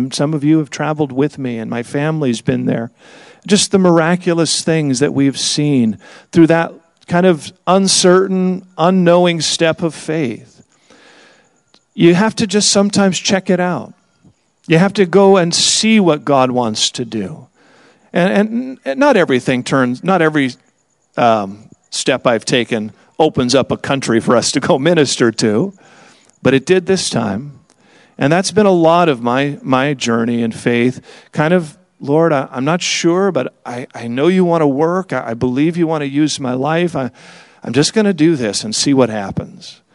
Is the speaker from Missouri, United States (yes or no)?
no; California, United States; And I said, oh, I'm from California.